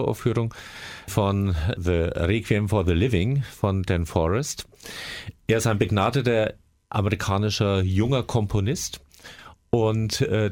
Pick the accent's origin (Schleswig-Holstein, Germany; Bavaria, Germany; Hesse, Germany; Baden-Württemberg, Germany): Bavaria, Germany; Nuremberg; Ich stamme aus Nürnberg.